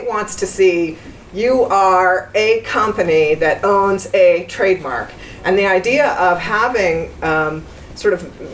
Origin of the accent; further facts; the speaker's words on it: United States; Sorry, I'm an American, that's the way I think of it.